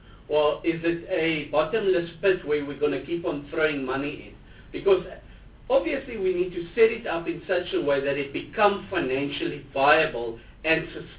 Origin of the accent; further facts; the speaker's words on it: Limpopo, South Africa; And I'm from Limpopo